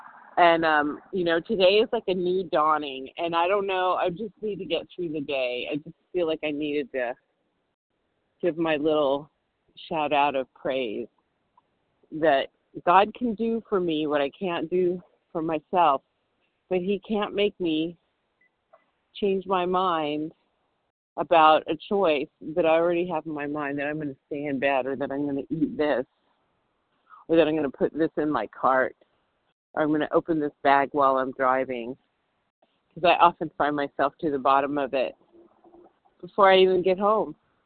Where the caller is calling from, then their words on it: Santa Monica, California, United States; I'm calling from Santa Monica, and I'm out of breath because I got out of bed today and I went for a walk